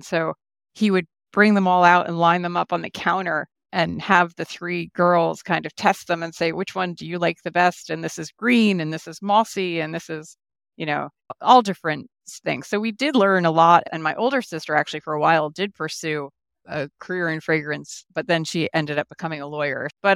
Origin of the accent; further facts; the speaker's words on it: Bernardsville, New Jersey, United States; So I grew up in Bernardsville, New Jersey. I was one of three girls, and my father was a chemist and became a perfumer.